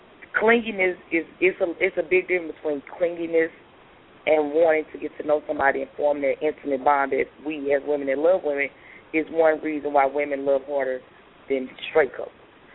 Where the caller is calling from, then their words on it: St. Louis, Missouri, United States; I'm calling from St. Louis.